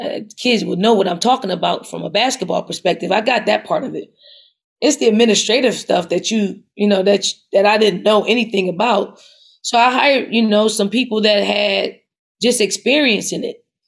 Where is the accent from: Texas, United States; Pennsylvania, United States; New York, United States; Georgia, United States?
Pennsylvania, United States; Philadelphia; I'm from North Philly. I grew up going to Temple games. I played on their campus like every summer growing up.